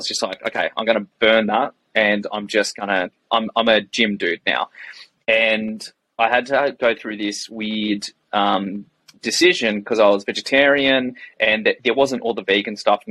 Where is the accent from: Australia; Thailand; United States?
Australia; Canberra, Australian Capital Territory; now in Perth, Australia; which is actually how I ended up in Perth because I grew up in Canberra, came here for the Nationals 1 year.